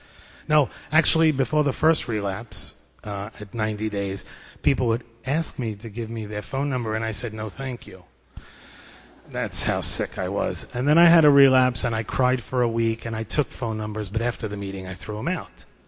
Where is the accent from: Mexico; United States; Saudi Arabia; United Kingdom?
United States; Brooklyn, New York; I grew up in Brooklyn, a nice Jewish baby.